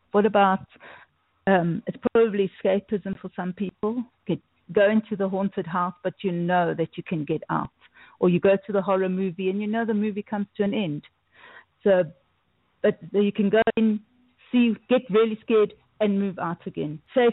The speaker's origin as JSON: {"language": "English", "country": "South Africa", "said": "I am from South Africa."}